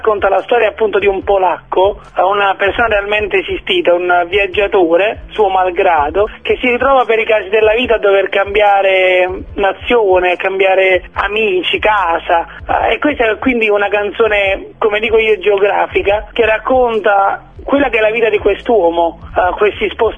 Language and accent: Italian; Agropoli, Campania, Italy; le strade del mio paese d'origine sono di Agropoli.